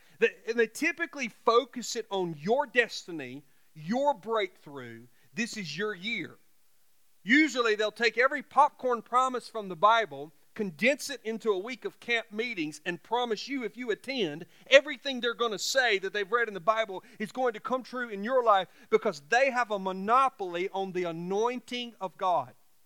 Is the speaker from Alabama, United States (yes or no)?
yes; Alabama, United States; I certainly have preached in churches all over this state, my home state of Alabama